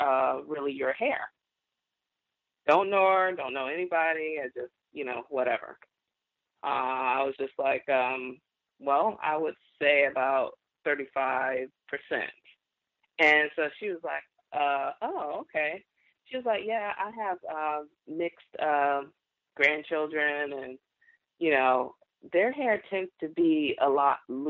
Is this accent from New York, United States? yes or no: no; Florida, United States; And, well, I'm from Florida, so to be expected, you know, what I would encounter out there.